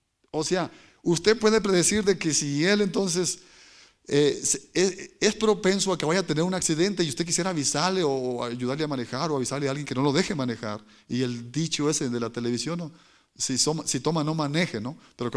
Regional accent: Nicaragua; en Nicaragua, en mi pueblo

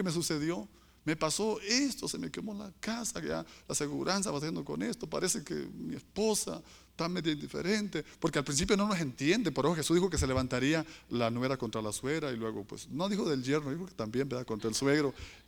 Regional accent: Tierra Caliente, Mexico; Yo soy de allá, de la Tierra Alegre, Tierra Caliente, donde hay tambora y mariachi y todo eso.

